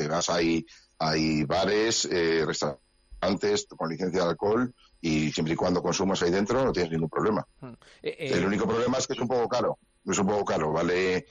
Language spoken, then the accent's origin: Spanish; Spain; now in Qatar; yo soy español a toda vena.